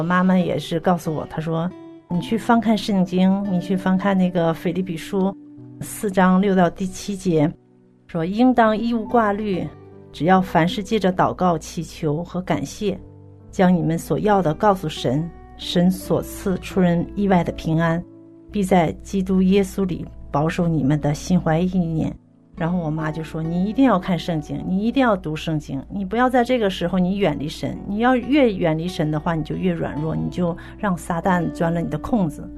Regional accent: Northeast China, China; 我出生在一个东北的一个农村，一个山沟里，我们家呢背后山很高很大

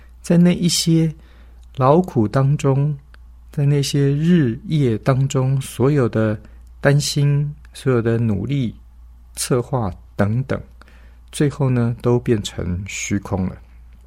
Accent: China; 我们中国人讲富不过三代，也是同样的道理。

